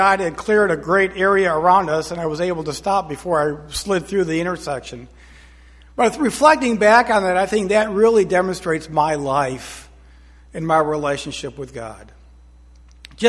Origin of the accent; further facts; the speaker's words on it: Buffalo, New York, United States; born there; also born or lived in Michigan; But I was born in Buffalo, New York, and I spent all my early days of learning to drive in Michigan, so I was not afraid of the weather.